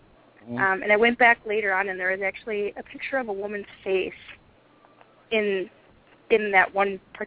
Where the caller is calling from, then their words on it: Wisconsin, United States; I'm calling from the United States.